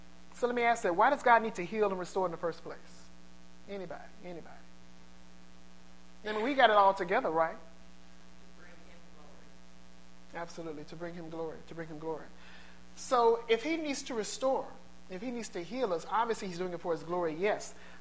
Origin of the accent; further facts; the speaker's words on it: St. Louis, Missouri, United States; As most of you know, I'm from St. Louis.